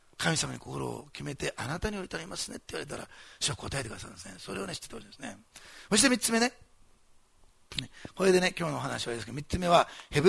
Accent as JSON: {"language": "Japanese", "region": "Osaka", "country": "Japan", "tie": "born there", "said": "私大阪生まれで、大阪ってのはせっかちな町なんです"}